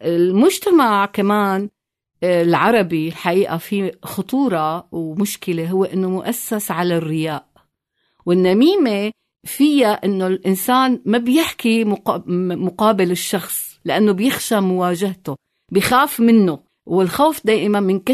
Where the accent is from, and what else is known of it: Syria